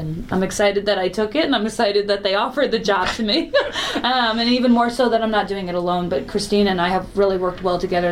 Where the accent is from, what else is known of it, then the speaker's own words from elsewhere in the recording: Franklin, United States; when I say I grew up in Franklin, I moved here middle of sixth grade and, you know, graduated from Franklin High